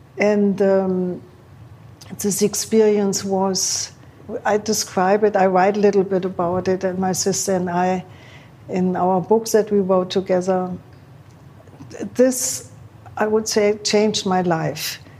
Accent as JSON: {"language": "English", "country": "Germany", "tie": "born or raised there", "said": "because growing up in Germany, learning from, like hearing from the older generation, you know, drugs will kill you."}